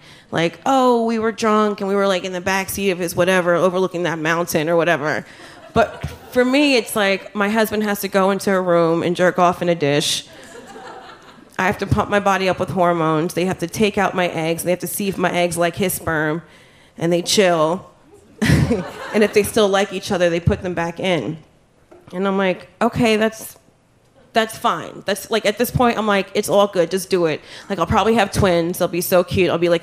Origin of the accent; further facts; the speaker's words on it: New Jersey, United States; I'm from Jersey.